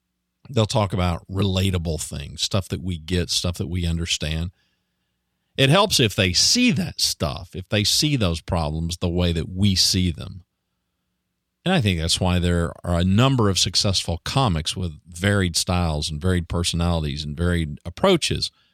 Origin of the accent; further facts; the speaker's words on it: Ada, Oklahoma, United States; born there; Now, I was born in Ada, Oklahoma, long before … came around. I know what the red dirt of Oklahoma looks like